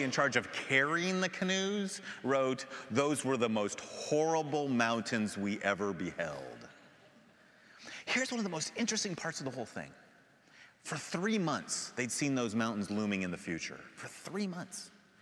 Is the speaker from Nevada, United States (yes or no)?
no; California, United States; but I'm from California. We had to turn that national park into condos a long time ago, right?